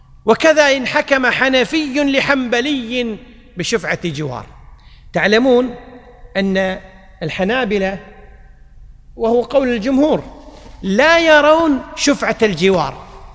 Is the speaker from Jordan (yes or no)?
no; Egypt; فتزوج بما يسمى عندنا في مصر يسمونه العقد العرفي